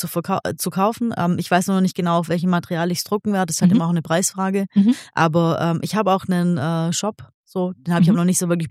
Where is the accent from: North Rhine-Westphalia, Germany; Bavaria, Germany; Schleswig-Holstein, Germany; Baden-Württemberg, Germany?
Baden-Württemberg, Germany; Kirchheim; Ich bin auch in Kirchheim geboren, tatsächlich.